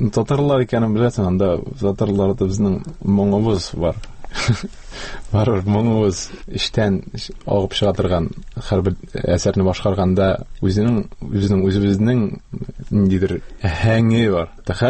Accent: Kazan, Tatarstan, Russia; Казанга Казан белән араны үзәргә җыенмын гомумән, чөнки ул минем туган җирем.

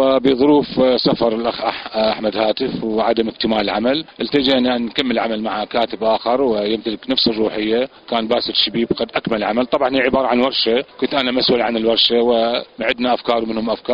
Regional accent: Iraq; moved away; بعد ما ابتعدت عن وتغربت عن بلدي 16 عام. أنا طلعت من العراق عام 1996

